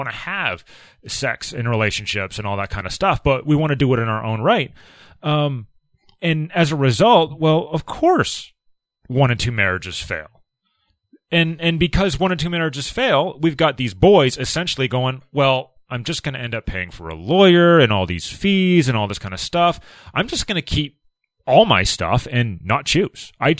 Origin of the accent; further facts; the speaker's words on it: Canada; I know we're Canadian and all that stuff